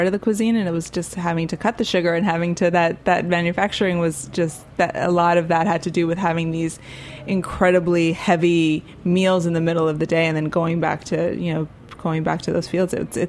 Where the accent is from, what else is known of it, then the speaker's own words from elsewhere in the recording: Miami, Florida, United States; now in New York, United States; living in New York after growing up in Miami, not necessarily having like central air